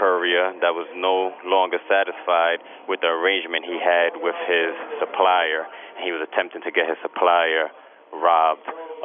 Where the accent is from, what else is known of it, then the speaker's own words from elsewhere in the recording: Brooklyn, New York, United States; I'm from Brooklyn, New York.